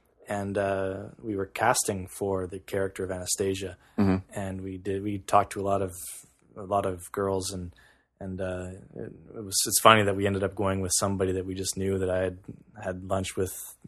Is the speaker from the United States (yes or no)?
no; Calgary, Alberta, Canada; and we're from Calgary originally